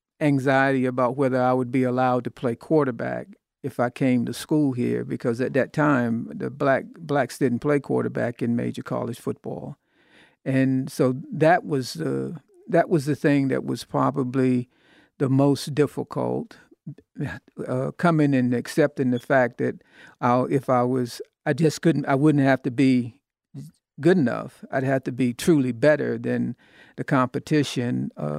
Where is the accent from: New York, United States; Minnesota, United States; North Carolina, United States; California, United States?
North Carolina, United States; Fayetteville; because I lived about a block from Fayetteville State University, which is the historical black college in my hometown